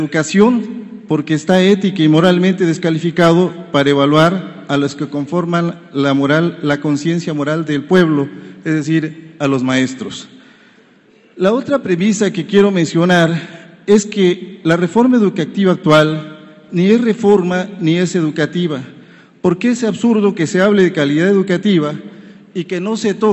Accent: Guerrero, Mexico; Yo vengo de Guerrero, efectivamente, un estado de paradojas, porque es la tierra de Vicente Guerrero y de Ignacio Manuel Altamirano, pero también es la tierra de los caciques, de los Rubénes Figueroa y de los Aguirre Rivero.

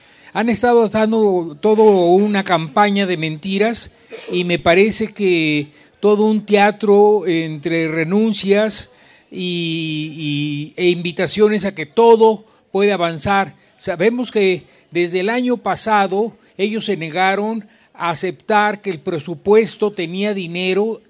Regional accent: Coyoacán, Mexico City, Mexico; soy de Girasoles, de aquí de Coyoacán.

